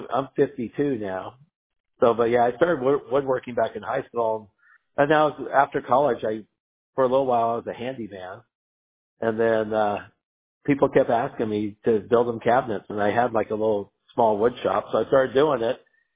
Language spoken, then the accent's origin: English; Maryland, United States; I was brought up in the Maryland, Washington, D.C. area. So when that movie came out, it was right in that area.